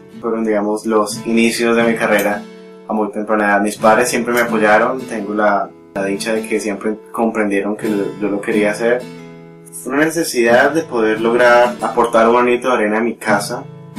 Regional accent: Palmira, Valle del Cauca, Colombia; a los 12 años, yo empecé a tocar puertas en mi ciudad natal, en Palmira

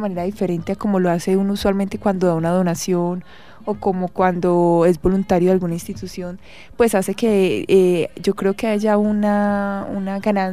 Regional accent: Manizales, Caldas, Colombia; moved away as an adult; now in Bogotá, Colombia; hacia el 2010 llego acá a Bogotá. Soy de Manizales, estudié en la Universidad de Manizales, psicología, y allí mismo también hice el posgrado en Educación y Desarrollo Humano.

